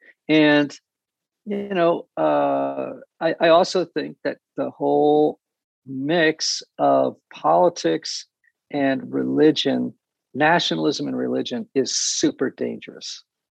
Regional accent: New England, United States; I grew up in New England

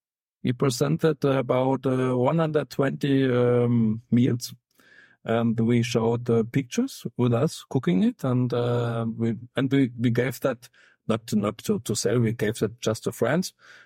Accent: Bavaria, Germany; I'm coming from Bavaria, and in Bavaria, if you drink beer, It's it's a normal thing.

